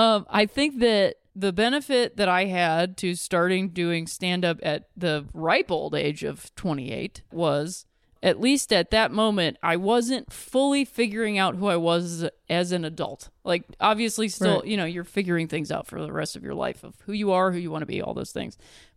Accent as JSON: {"language": "English", "region": "Ohio", "country": "United States", "said": "Because I'm from Ohio, it's not the same."}